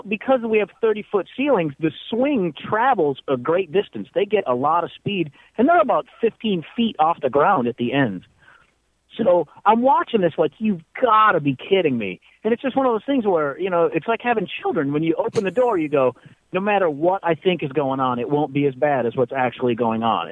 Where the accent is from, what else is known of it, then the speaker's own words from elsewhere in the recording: Detroit, Michigan, United States; I go, well, I'm from Detroit.